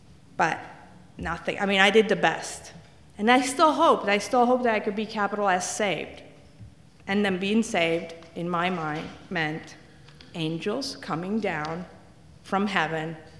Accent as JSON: {"language": "English", "country": "Italy", "second_language": "English", "said": "I'm from Italy. They hold nothing back."}